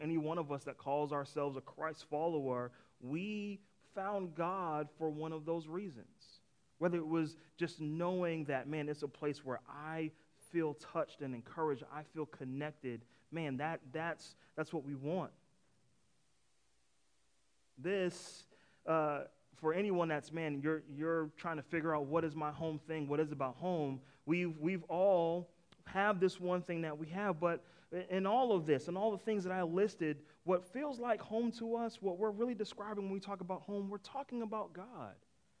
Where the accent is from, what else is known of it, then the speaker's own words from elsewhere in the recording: Boston, Massachusetts, United States; I can think of right now, I'm from Boston, I can think of Boston.